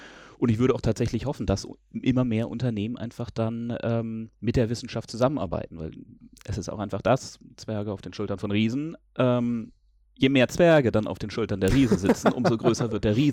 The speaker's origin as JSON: {"language": "German", "region": "Berlin", "country": "Germany", "tie": "born there", "said": "ich komme gebürtig aus Berlin"}